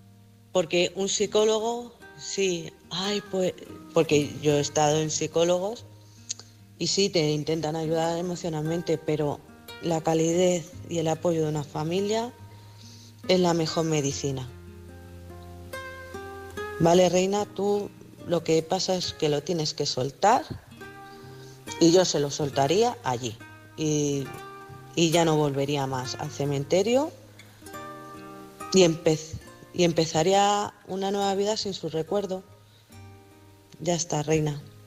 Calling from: Madrid, Community of Madrid, Spain; de Madrid

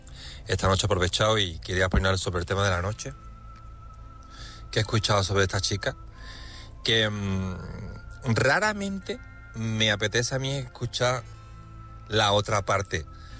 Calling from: Seville, Andalusia, Spain; de Sevilla. Un saludo a todos.

